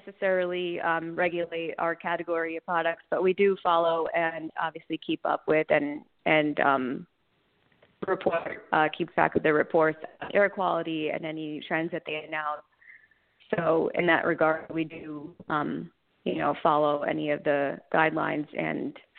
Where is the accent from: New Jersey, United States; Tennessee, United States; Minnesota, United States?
New Jersey, United States; Somerville; born there; I was born in Somerville, New Jersey, so not far from where we manufacture our products. I went to Hillsborough High School